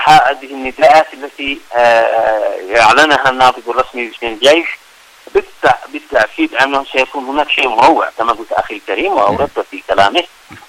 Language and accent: Arabic; Yemen; نحن كشعب يمني